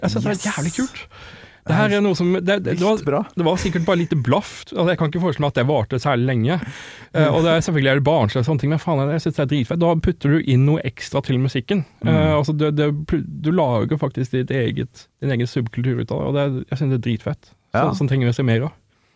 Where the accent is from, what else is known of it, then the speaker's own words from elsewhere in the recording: Southern Norway, Norway; jeg har vokst opp på Sørlandet, ikke sant?